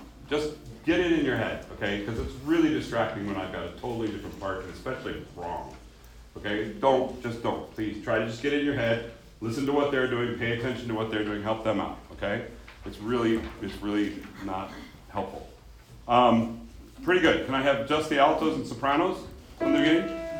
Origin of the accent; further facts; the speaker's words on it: Colorado, United States; So I grew up in Colorado, and Colorado is an interesting place because you meet very few people, at least when I was growing up, that actually were from there.